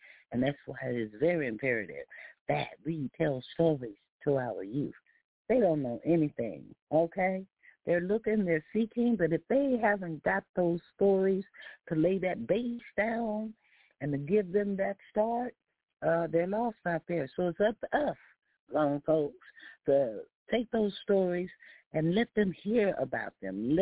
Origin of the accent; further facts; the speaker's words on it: Houston, Texas, United States; Growing up in the South, you know, I would go to museums in my later years in classes